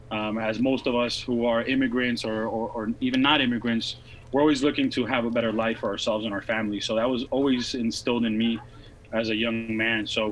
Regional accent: Miami, Florida, United States; also born or lived in Santa Cruz, Bolivia; I grew up in Miami, originally from Santa Cruz, Bolivia. Probably not too many people know, but Bolivia's in South America. Grew up in Miami

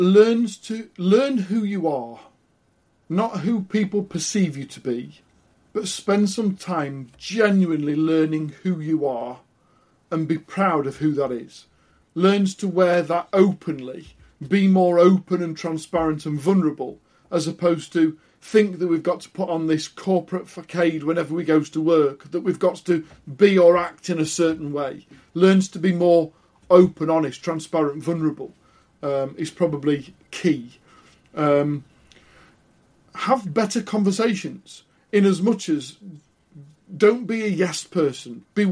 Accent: United Kingdom

